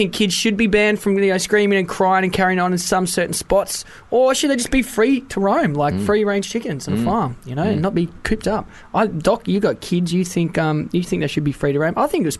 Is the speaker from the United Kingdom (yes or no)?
yes; Wales, United Kingdom; Oh, no, I'm Welsh.